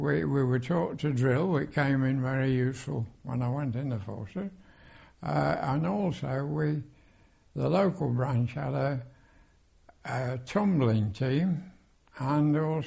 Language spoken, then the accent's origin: English; Bingham, East Midlands, United Kingdom; born there; And I was born in Bingham.